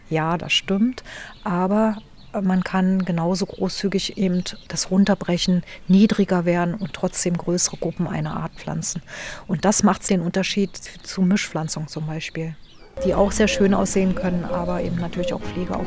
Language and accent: German; East Germany, Germany; ich konnte damals ja, ich komme ja aus dem Osten, nicht so gut Englisch